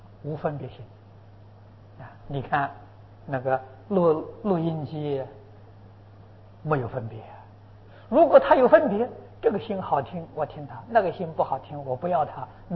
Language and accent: Chinese; China; 我们中国人称为玉皇大帝